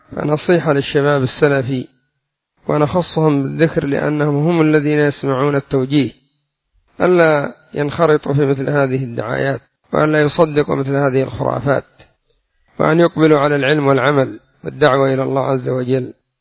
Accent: Yemen; الأمر الثالث عندنا في اليمن مثل يقول: من أمرك بالقتل ما أعانك على الدية.

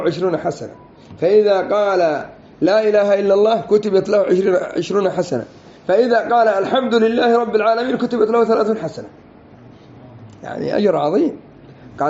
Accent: Yemen; وكل هذه الأسماء موجودة عندنا في اليمن

